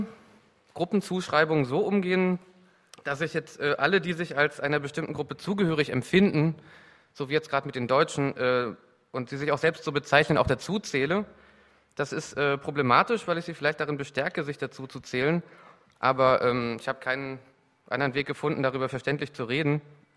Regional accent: eastern Germany, Germany; Im Ausland habe ich dann immer gesagt, ich bin Ostdeutscher, um mich von der Zuschreibung als Deutscher zu distanzieren. Und im Westen wollte ich aber dann auch nicht der Ossi sein

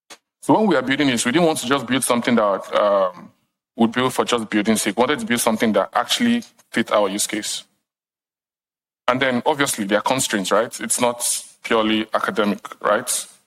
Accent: Nigeria; I'm … and from Nigeria

